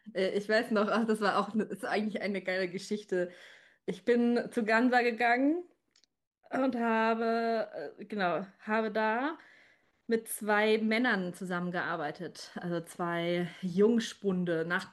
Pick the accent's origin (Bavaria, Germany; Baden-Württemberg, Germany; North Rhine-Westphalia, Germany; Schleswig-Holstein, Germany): Bavaria, Germany; Munich; ich komme ja aus München, ich wurde in München geboren. Aber München ist auch so, bayerisch spreche ich nicht. Meine Eltern, die sind ja auch aus Hessen. Auch Hessisch spreche ich nicht, ja.